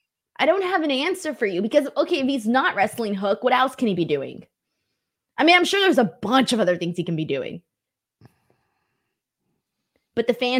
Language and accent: English; Los Angeles, California, United States; I'm from Los Angeles. We're assholes over here.